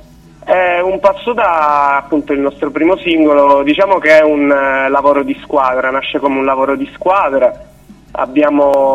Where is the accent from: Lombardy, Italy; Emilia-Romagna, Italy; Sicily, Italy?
Sicily, Italy; Palermo; questo sabato qui in Sicilia, in un paese che si chiama San Giuseppe Jato, comunque vicino a Palermo. Noi siamo di Palermo.